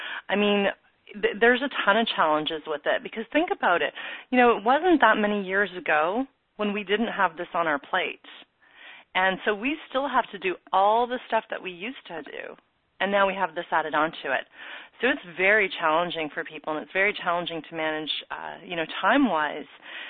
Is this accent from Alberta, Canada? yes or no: no; Ontario, Canada; Well, I was about to say that I was from Ontario originally